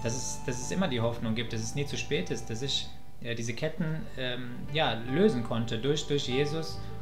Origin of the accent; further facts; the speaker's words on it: Germany; ich bin 33 Jahre alt, ich komme aus Deutschland und bin jetzt seit circa 2,5 Jahren in der Gemeinschaft.